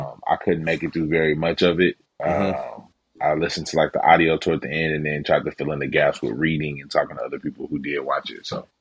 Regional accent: Memphis, Tennessee, United States; Born and bred in Memphis, father of three.

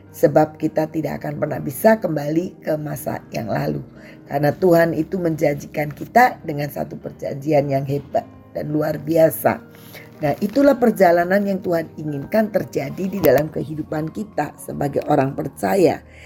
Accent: Jakarta, Indonesia; now in Cirebon, Indonesia; Pengalaman saya dari Jakarta, saya menikah. Kemudian kami berpindah ke Cirebon, asal dari suami saya.

